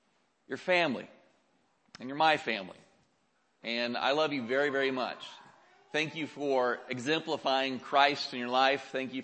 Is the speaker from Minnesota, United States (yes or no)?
no; Oregon, United States; moved away as an adult; 6 years ago, I left my family of 40 years. I was born and raised in Oregon. All my friends and all my family, I just left them.